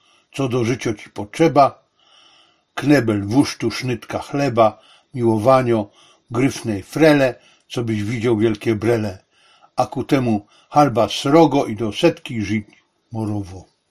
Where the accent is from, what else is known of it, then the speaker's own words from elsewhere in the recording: Zabrze, Silesian Voivodeship, Poland; w moim dzieciństwie, czyli w Zabrzu, młodości, czyli w Zabrzu